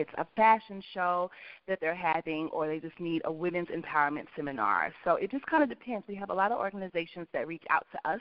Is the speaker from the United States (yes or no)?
yes; Kansas City, Missouri, United States; We're both from Kansas City, Missouri